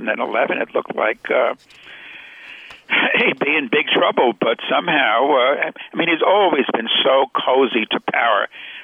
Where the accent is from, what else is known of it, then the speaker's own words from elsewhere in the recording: New York, United States; when I was a kid growing up in New York